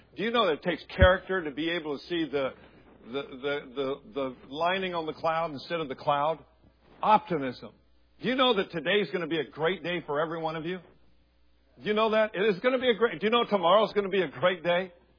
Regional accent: Ireland; This is the way I'm Irish. I'm redheaded.

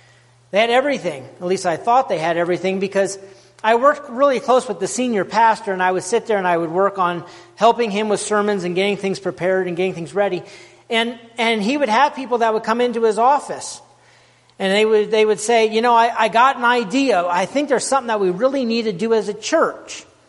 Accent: Wyoming, United States; also born or lived in Arizona; I grew up in Wyoming, but ended up going to seminary in Arizona.

